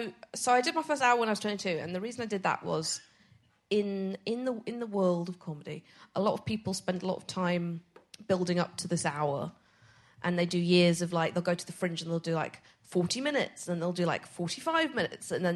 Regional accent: Edinburgh, Scotland, United Kingdom; because I'm from Edinburgh

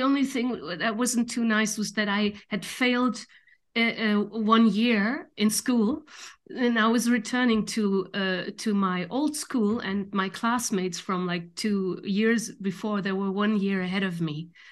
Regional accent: Düsseldorf, North Rhine-Westphalia, Germany; born there; English is a second language; I was born in Dusseldorf, which is North Rhine-Westphalia, how you call it, and my father is also from there

